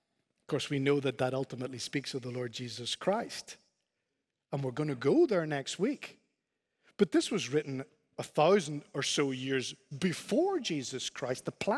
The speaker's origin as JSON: {"language": "English", "country": "Spain", "tie": "born or raised there", "said": "You know, I grew up in Spain, you know that, and where I grew up in Spain, the ants were were harmless."}